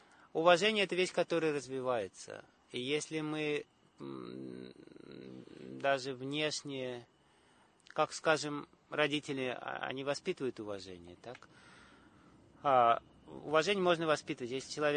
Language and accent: Russian; Uzbekistan; я вырос в Узбекистане, и там родителей называют на «вы».